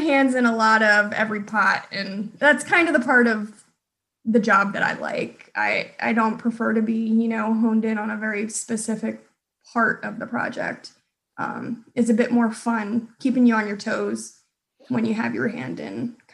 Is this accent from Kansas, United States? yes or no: no; Florida, United States; I'm originally from Florida.